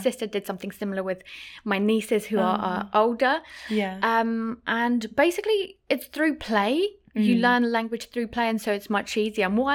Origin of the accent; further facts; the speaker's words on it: London, United Kingdom; I grew up in East London. So I used to speak very differently many years ago.